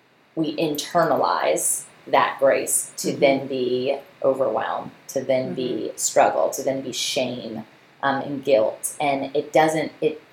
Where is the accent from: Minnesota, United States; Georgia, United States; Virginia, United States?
Virginia, United States; Virginia Beach; And my hometown city of Virginia Beach was the 15th in the nation.